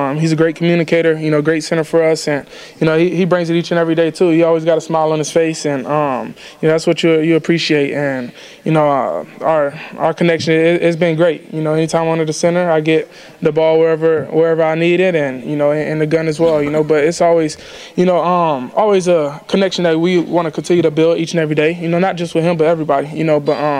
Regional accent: Florida, United States; Like, I'm from Florida. You know, I've been away for like 6 years.

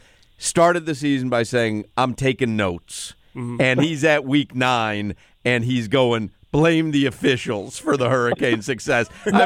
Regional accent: Chicago, Illinois, United States; You sound me when I was growing up in Chicago and those.

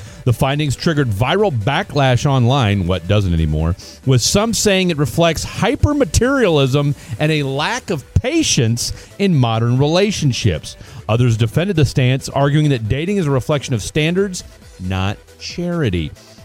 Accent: United States; I'm an American.

